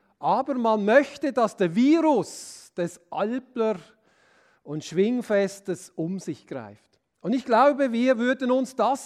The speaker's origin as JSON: {"language": "German", "town": "Pratteln", "region": "Basel-Landschaft", "country": "Switzerland", "tie": "born or raised there", "said": "Ich bin ja in Pratteln aufgewachsen."}